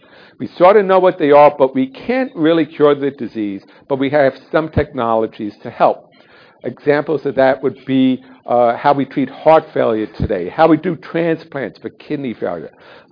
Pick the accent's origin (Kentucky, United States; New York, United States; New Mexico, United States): New York, United States; New York City; I grew up in New York City. It was a public high school, Bayside High School in Queens, New York.